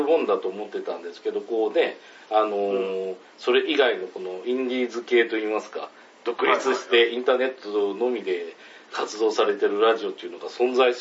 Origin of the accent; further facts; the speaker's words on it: Kansai, Japan; 関西出身なんですけども、全然ラジオに疎くて、で、一時期関西に行ってたことがあった、戻ってて、そこでしばらく仕事してた時期もあったんですけども